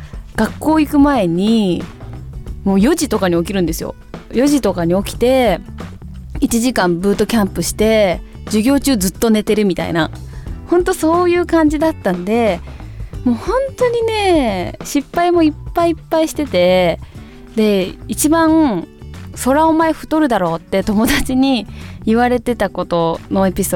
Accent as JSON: {"language": "Japanese", "region": "Kansai", "country": "Japan", "said": "喋り方でもちょっとわかるかもしれないんですが、私は関西出身のただいま24歳の歌手です。"}